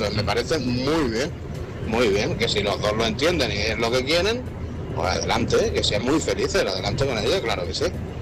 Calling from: Murcia, Region of Murcia, Spain; yo soy de Murcia y estaba escuchando y bueno, quería dar mi opinión.

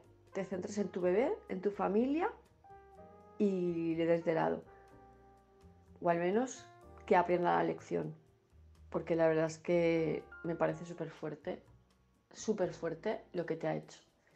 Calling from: Palma de Mallorca, Balearic Islands, Spain; de Palma de Mallorca

